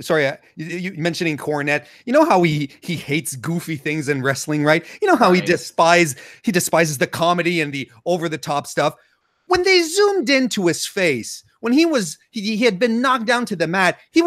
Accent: Canada; And I'm Canadian, so we like to sit around

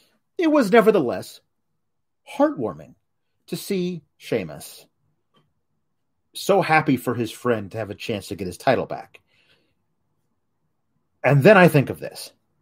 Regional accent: Eugene, Oregon, United States; in my hometown, the mall, Valley River Center in Eugene, Oregon, had a swords and cutlery shop.

